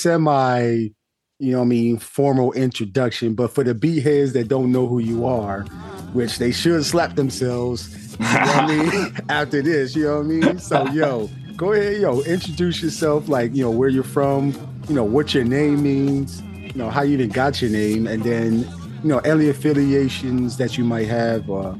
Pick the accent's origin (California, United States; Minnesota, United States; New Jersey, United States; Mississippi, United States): New Jersey, United States; Camden; I'm from Camden, right over the bridge from Philly. So, yo, this is home right here, man.